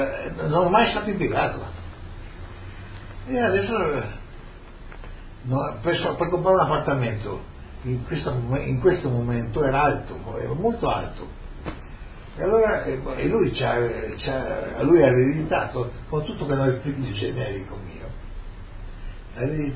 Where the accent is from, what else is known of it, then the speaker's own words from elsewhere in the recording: Trieste, Friuli-Venezia Giulia, Italy; moved away; also born or lived in Argentina; Io quando sono partito da Trieste avevo asma, in Argentina avevo asma, perché andavo con una bronchita, una polmonite dietro l'altra. Quando sono arrivato qua ha finito l'asma